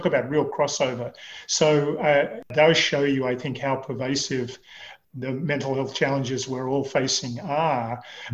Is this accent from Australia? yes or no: yes; Canberra, Australian Capital Territory, Australia; I grew up in Canberra, I went to the local university in Canberra